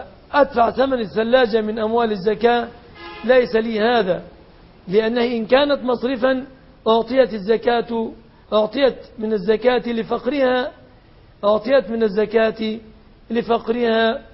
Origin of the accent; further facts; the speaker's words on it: Egypt; توصيفه في بلادنا مصر ليس فقيرا